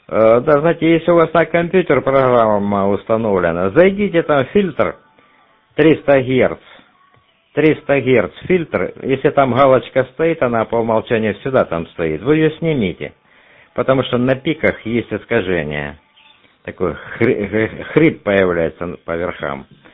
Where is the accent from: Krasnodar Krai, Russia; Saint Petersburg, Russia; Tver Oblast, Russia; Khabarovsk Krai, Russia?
Krasnodar Krai, Russia; я еще из Краснодарского края